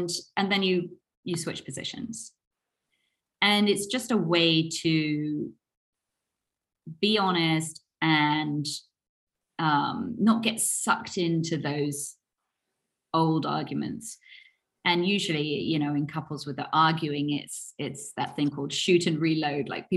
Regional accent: United Kingdom; because we're British, we can talk about it

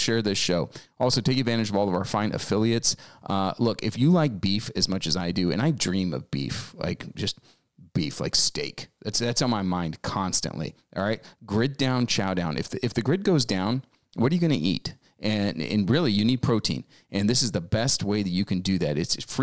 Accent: California, United States; I was born in actually my hometown as well. So we can talk about that a little bit as well. But the San Francisco Bay Area.

